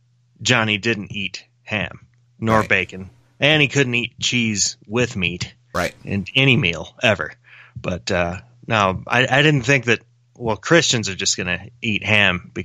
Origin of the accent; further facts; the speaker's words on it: Sevierville, Tennessee, United States; I grew up in Sevierville, as everyone knows, and down on Payne Street. And that was mostly a bunch of either white Christian people or white pagans, I guess. Heathens.